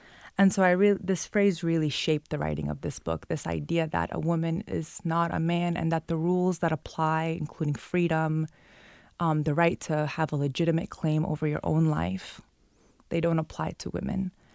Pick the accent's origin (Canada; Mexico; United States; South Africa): United States; Brooklyn, New York; She's Arab American, born and raised in Brooklyn like me.